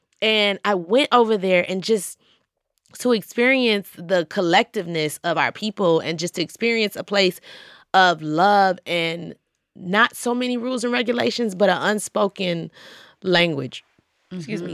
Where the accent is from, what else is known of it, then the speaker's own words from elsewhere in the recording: Georgia, United States; now in New York, United States; in New York it was originally like I'm from Georgia, so you open carry.